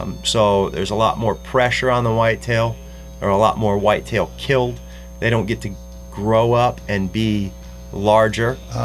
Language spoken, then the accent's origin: English; Grand Rapids, Michigan, United States; I grew up in outside of Grand Rapids, Michigan.